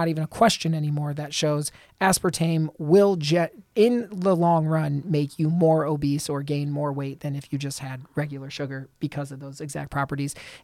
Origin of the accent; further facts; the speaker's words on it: Toledo, Ohio, United States; I grew up in Toledo. I went away for med school and residency, and I've been back for almost a decade.